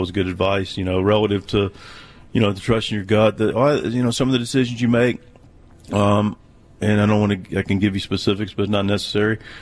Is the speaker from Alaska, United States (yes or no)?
no; Charlotte, North Carolina, United States; So my dad's from Baltimore. Mom's from Eastern Shore, Maryland. I was born in Charlotte, but grew up a Terrapin fan.